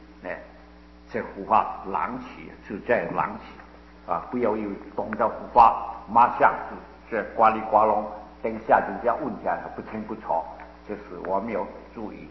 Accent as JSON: {"language": "Chinese", "region": "Guangdong", "country": "China", "said": "哎，我是广东人，还在广东的这块地里"}